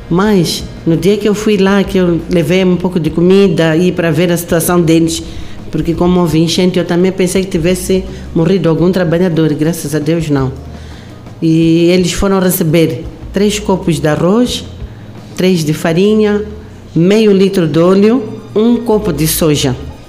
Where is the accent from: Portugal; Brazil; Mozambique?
Mozambique; Buzi, Sofala; Só soubemos que na área do Buzi, que é a minha terra natal, que fica a mais ou menos a 70 quilômetros da minha fazenda